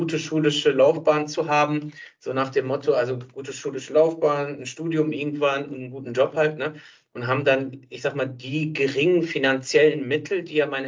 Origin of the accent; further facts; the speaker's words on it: Bielefeld, North Rhine-Westphalia, Germany; geboren und aufgewachsen in Bielefeld, Ostwestfalen-Lippe, wie ich eben schon gesagt habe. Ich bin sozusagen die dritte Generation, kann man sagen.